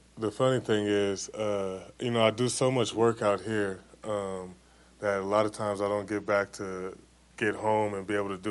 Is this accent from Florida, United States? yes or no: no; Tulare, California, United States; I can definitely take that back to, you know, my hometown of Tulare, California.